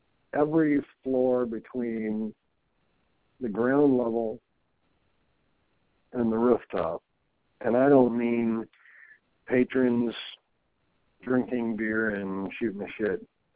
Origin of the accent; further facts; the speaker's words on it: the South, United States; You know, even though I'm from the South, you know, it's not like I walk around with neon on. But when I speak, I think it kind of shows.